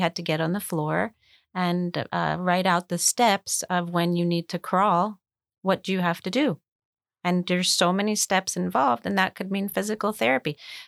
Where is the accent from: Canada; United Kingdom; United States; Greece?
Greece; So I grew up in Greece. I went to several different schools.